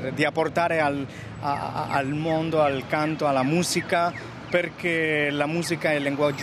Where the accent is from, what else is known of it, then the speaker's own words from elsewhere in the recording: Madrid, Community of Madrid, Spain; Italian is a second language; now in United States; anche io sono spagnolo, sono da Madrid ma abito negli Stati Uniti